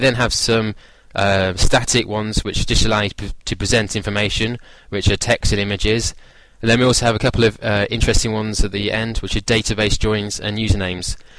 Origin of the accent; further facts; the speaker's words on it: United Kingdom; now in France; I'm British, living in France